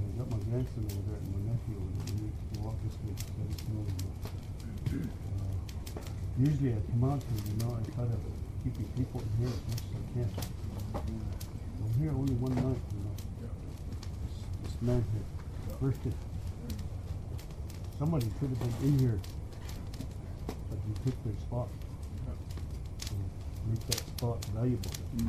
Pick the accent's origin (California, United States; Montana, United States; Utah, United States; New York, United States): Montana, United States; I come from Montana.